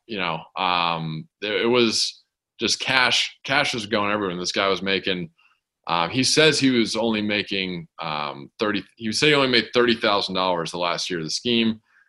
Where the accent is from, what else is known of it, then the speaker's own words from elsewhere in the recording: Los Angeles, California, United States; moved away as an adult; I'm born and raised in Los Angeles, lived there my whole life, and I got out right at the end of this thing